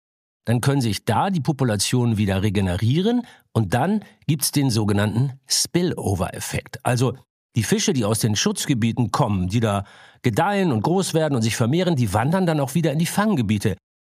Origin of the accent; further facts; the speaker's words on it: Hamburg, Germany; ich komme aus Hamburg. Ich bin da aufgewachsen